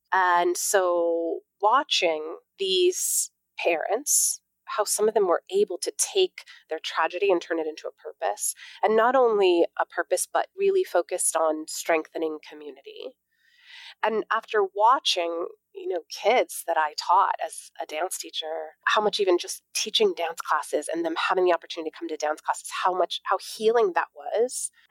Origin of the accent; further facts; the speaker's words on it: Newtown, Connecticut, United States; going through the Sandy Hook elementary school shooting in my hometown, where I first had to fall completely apart before I could start to be put back together again.